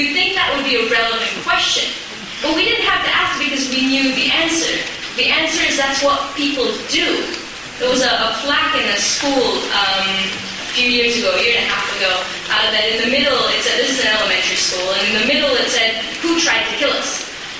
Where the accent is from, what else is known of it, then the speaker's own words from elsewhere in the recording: Jerusalem, Jerusalem District, Israel; I grew up in Jerusalem in the Second Intifada, people were trying to kill us. You know, we'd walk out of the streets and there were buses blowing up.